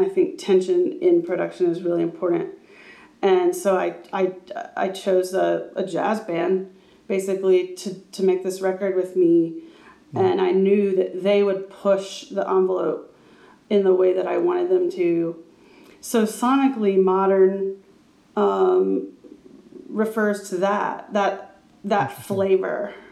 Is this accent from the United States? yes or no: yes; the Carolinas, United States; I just wanted to sort of do a narrative on the not so lovely parts of growing up in Carolina that I experienced, and sort of the human condition of this region.